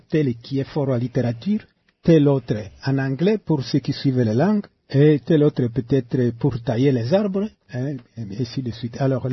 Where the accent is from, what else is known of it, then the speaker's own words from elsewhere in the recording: Lubero, North Kivu, DR Congo; Oui, on a grandi là-bas parce qu'à l'époque, on ne circulait pas beaucoup. On restait dans les sphères de ce territoire jusqu'à 1959.